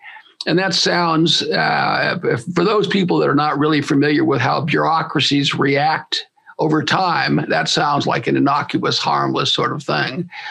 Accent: United States; So, I'm grateful as an American for the work of the society.

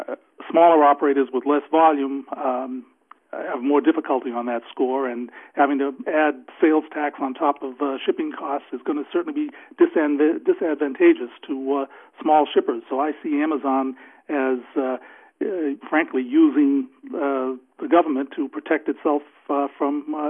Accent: Massachusetts, United States; from Massachusetts.

